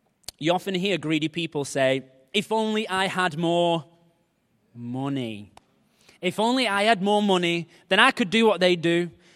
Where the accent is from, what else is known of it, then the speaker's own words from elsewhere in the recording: Wigan, North West England, United Kingdom; I am from Wigan, by the way, so don't stone me.